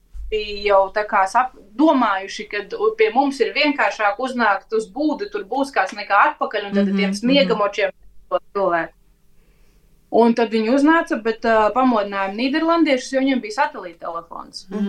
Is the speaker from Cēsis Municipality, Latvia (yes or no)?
no; Madona, Madona Municipality, Latvia; ko man patīk Latvijā ļoti darīt, ir apceļot savu apkārtni, tā kā es esmu no Madonas